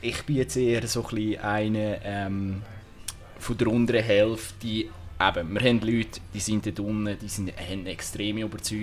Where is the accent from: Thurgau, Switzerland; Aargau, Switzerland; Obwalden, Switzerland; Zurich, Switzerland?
Obwalden, Switzerland; ich bin jetzt auch hier in Obalden aufgewachsen, eher ländlich.